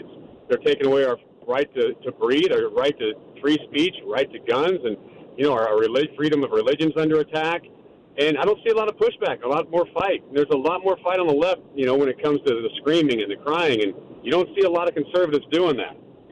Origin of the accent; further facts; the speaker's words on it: Texas, United States; I grew up in Texas, and, you know, when I was younger, my dad did that with me when I was 5 years old.